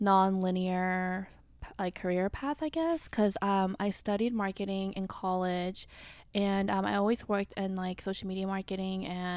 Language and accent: English; Atlanta, Georgia, United States; moved away as an adult; also born or lived in South Korea; now in New York, United States; I grew up in Atlanta, Georgia, like more in the suburbs.